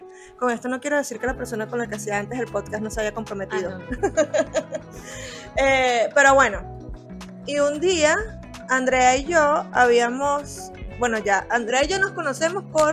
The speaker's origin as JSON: {"language": "Spanish", "country": "Venezuela", "lives_now": "New York, United States", "said": "Y yo vengo de Venezuela."}